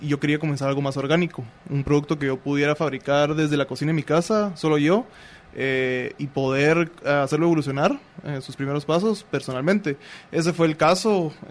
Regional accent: Antigua Guatemala, Sacatepéquez, Guatemala; Así es, yo crecí en la Antigua y estudié.

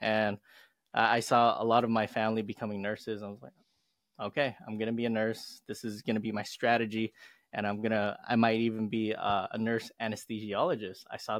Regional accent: Los Angeles, California, United States; born there; I was born in Los Angeles, California, to two hardworking immigrant parents living the typical immigrant lifestyle.

